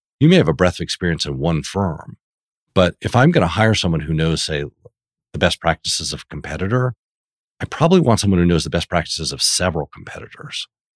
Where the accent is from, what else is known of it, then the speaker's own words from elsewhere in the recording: East Coast, United States; And I just thought he was being sort of cool in a way I didn't understand because I'm from the East Coast.